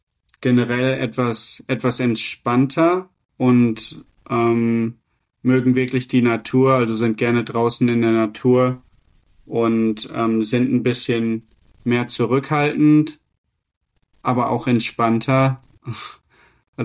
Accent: Germany; Ja, wie gesagt, Reinhaus ist natürlich als Deutscher.

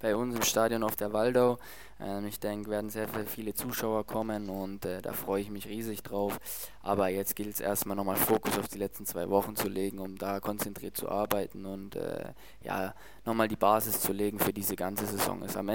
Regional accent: Bad Mergentheim, Baden-Württemberg, Germany; Also ich komme ja ursprünglich aus Bad Mergentheim, das ist ja noch in Baden-Württemberg.

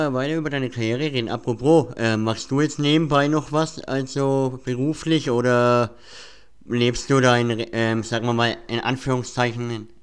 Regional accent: Nuremberg, Bavaria, Germany; weil ich komme ja aus dem Nürnberger Raum.

